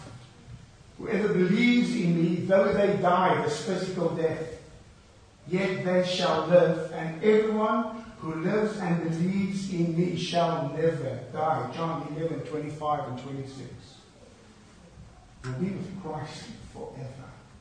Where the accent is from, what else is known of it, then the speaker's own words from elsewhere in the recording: South Africa; Now, I come from South Africa